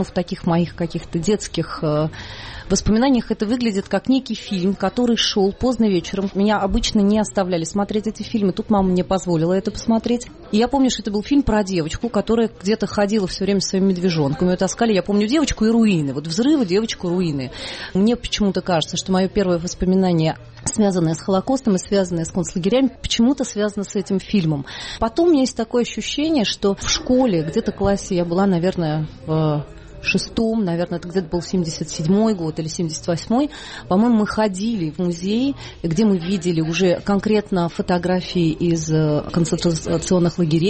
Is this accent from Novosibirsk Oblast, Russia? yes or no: no; Voronezh, Voronezh Oblast, Russia; в моем родном городе Воронеж